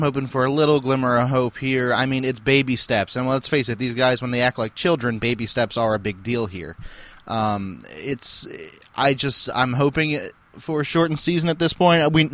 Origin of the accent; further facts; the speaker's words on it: Baltimore, Maryland, United States; but it was hockey in my hometown.